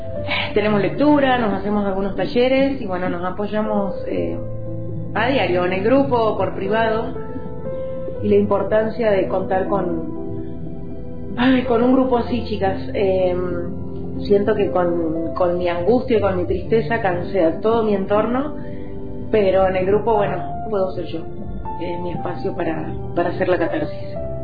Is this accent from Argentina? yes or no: yes; San Rafael, Mendoza, Argentina; soy mamá de … soy de San Rafael, Mendoza.